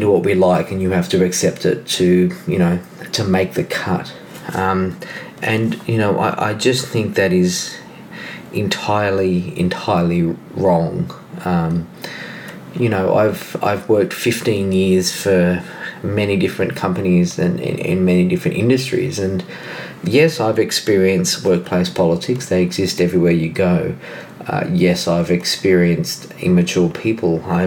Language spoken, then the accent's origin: English; Australia; Remembering, of course, that I am Australian and we spell traveled with two L's, road less traveled.